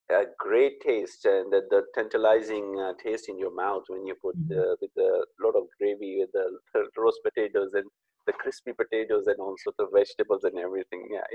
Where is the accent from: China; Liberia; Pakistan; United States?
Pakistan; English is a second language; now in United Kingdom; I'm not a British, I'm Pakistani. I'm brought up in Pakistan. I came in 1996 over here.